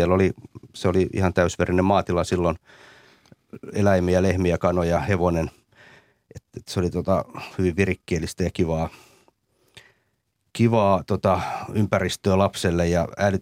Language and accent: Finnish; Tampere, Pirkanmaa, Finland; koulut on käyty ja nuoruus ja lapsuus eletty Tampereella, että sieltä se oikeastaan se semmoinen identiteetti koen, että olen hämäläinen ja tamperelainen juuriltani hyvässä ja pahassa. Ja semmoinen tamperelaislähiö, jossa rivitalon pätkässä sitten asuttiin